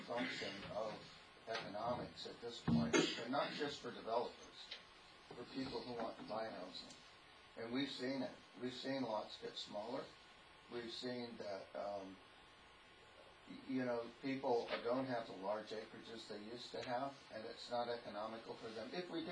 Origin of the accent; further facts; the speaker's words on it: Washington, United States; born there; I was born in Washington, and so long ago you'd think I need a headstone now.